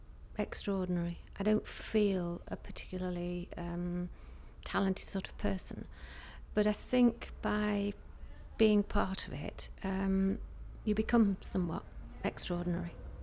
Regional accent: Blackburn, North West England, United Kingdom; born there; but I was actually born in Blackburn. So I am totally from Lancashire. So I'm bringing a little bit of north down here today.

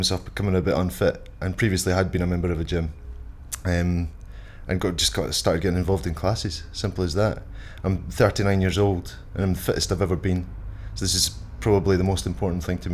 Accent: Scotland, United Kingdom; I'm 39 today and I come from the Crooked Evan in Scotland.

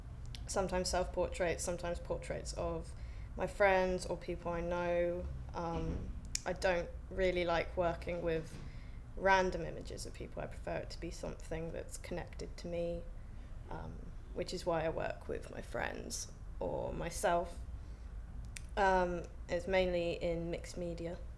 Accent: South West England, United Kingdom; now in London, United Kingdom; I'm 20, and I'm from Devon, but now I live in North London.

